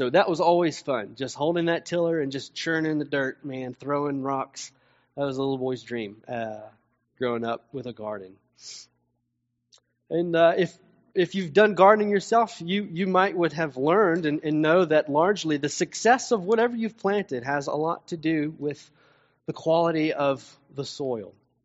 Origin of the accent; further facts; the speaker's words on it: Tennessee, United States; Well, I grew up in Tennessee, and there my family always had a pretty massive garden.